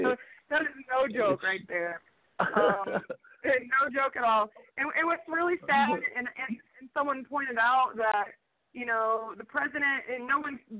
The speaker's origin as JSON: {"language": "English", "region": "Tornado Alley", "country": "United States", "tie": "born or raised there", "said": "You know, I grew up in Tornado Alley"}